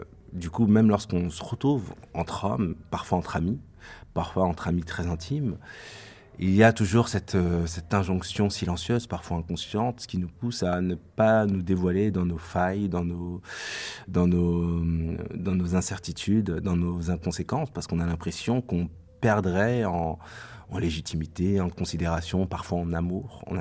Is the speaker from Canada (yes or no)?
no; Paris, Île-de-France, France; je suis parisien, j'ai 31 ans.